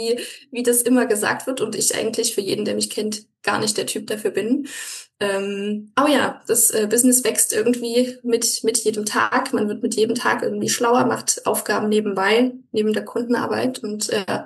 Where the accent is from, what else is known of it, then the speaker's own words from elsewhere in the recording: Leipzig, Saxony, Germany; also ich bin ja aus Leipzig.